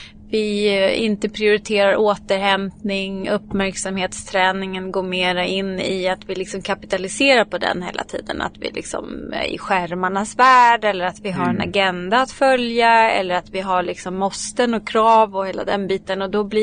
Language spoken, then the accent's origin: Swedish; Eskilstuna, Södermanland, Sweden; Jag är från Eskilstuna, ja. Precis, och geografiskt också.